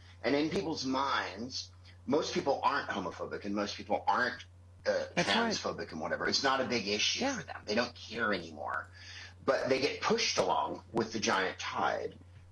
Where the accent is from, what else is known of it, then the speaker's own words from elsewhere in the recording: San Francisco, California, United States; Because I am from San Francisco, and this has been my the dream of my lifetime, to have a woman from San Francisco be president.